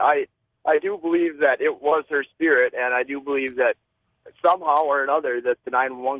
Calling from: Tennessee, United States; in Tennessee, George.

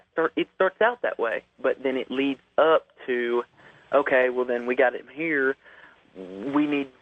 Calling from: Alabama, United States; from Alabama.

